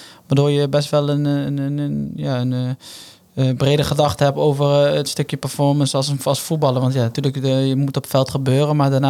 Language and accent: Dutch; Elst, Gelderland, Netherlands; We komen uit dezelfde streek. Ja, hij komt uit Arnhem, ik kom uit Elst.